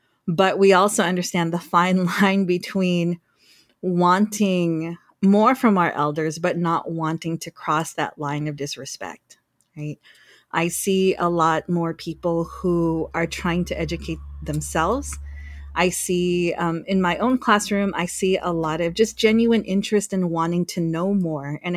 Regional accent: Guam; moved away; also born or lived in California; I'm Filipino. I was born and raised on Guam. You know, me, my brother and sister were all born and raised on Guam.

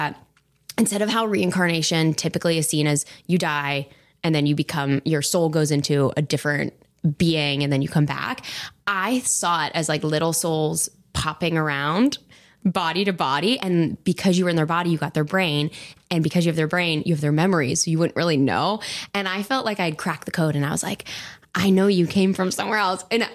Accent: Pittsburgh, Pennsylvania, United States; Yeah, I grew up in Pittsburgh, and it's so funny.

